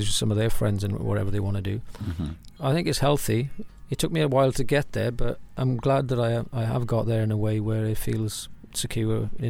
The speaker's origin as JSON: {"language": "English", "region": "Wales", "country": "United Kingdom", "said": "I'm from South Wales."}